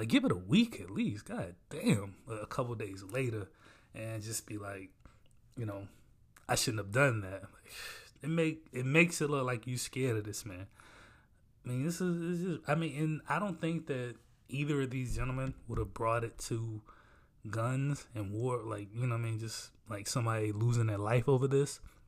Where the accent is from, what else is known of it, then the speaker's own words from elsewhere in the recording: South Carolina, United States; like, I mean, I'm from South Carolina, so I'm gonna say that's that North Carolina shit.